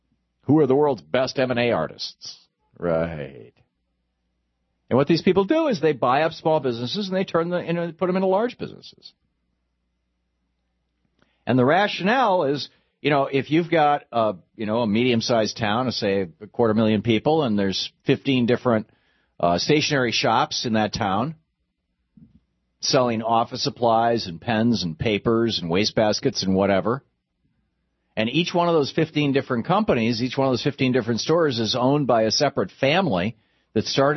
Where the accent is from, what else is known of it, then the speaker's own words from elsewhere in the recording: Lansing, Michigan, United States; I grew up in Lansing, Michigan. There were probably 20, 30 different family-owned Italian restaurants in town.